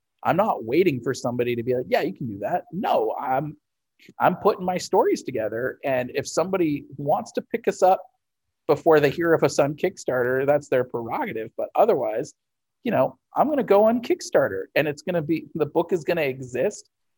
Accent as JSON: {"language": "English", "town": "St. Louis", "region": "Missouri", "country": "United States", "tie": "born or raised there", "said": "We're going to be setting something up with a Fantasy Shop in St. Louis, my hometown store."}